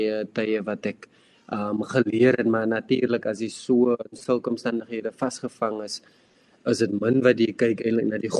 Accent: Port Elizabeth, Eastern Cape, South Africa; ek is oorspronkelijk van Geberga af, is nou Geberga, toe was het Port Elizabeth gewees.

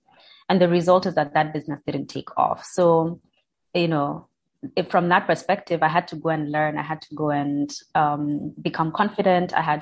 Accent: Kenya; born there; I'm an African woman. I was born in Kenya, so that's the nationality I identify with.

